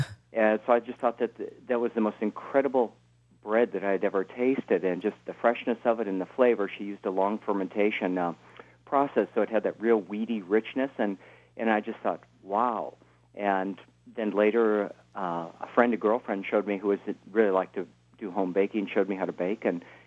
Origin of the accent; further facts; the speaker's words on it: Kalamazoo, Illinois, United States; also born or lived in Chicago; Grew up in the Midwest, born in Chicago, raised in Kalamazoo, and then attended a number of different boarding schools.